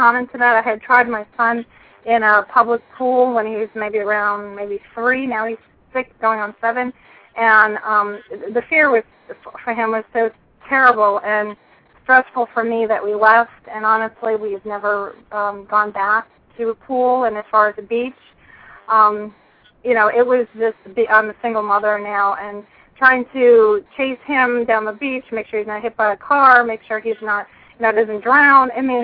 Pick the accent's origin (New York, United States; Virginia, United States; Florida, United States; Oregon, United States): Florida, United States; Ponce Inlet; I'm right outside Daytona. I'm from Ponceland Inlet